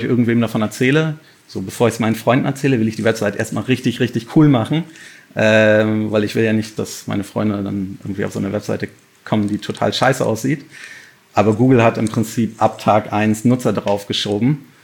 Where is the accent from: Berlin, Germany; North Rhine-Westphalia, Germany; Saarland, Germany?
Berlin, Germany; ich bin tatsächlich einer der wenigen Berliner